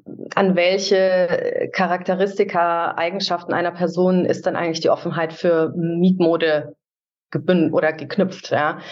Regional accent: Munich, Bavaria, Germany; meine Heimatstadt, die München ist

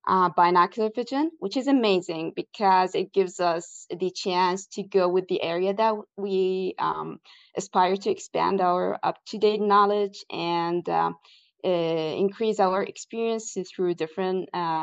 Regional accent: Saudi Arabia; from Saudi Arabia, graduated from King Saud University with a bachelor's degree in optometry.

